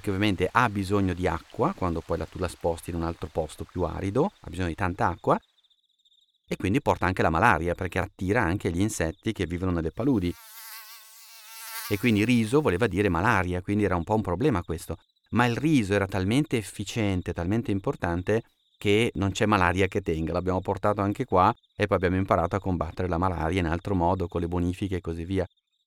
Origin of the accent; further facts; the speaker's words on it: Lombardy, Italy; E anch'io sono cresciuto in una campagna vicino a Bergamo, tutta circondata dai campi appunto di gran turco che poi diventavano fitti, molto più alti di me li ricordo benissimo.